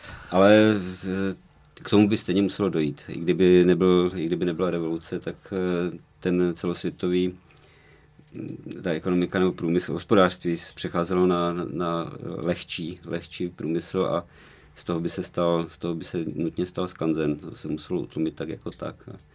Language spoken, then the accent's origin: Czech; Ostrava, Moravian-Silesian Region, Czechia; now in Prague, Czechia; já jsem z Ostravy, takže já prostě pořád se cítím být Ostravákem v Praze